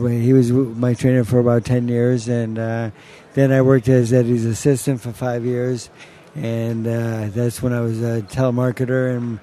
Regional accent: Dedham, Massachusetts, United States; I'm from Dedham, Massachusetts.

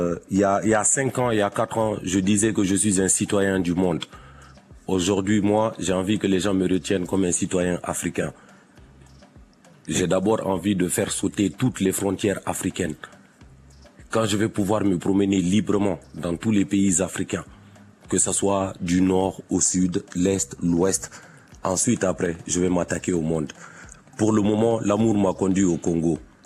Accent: Guinea; Je viens de Guinée, pays de Sékou Touré.

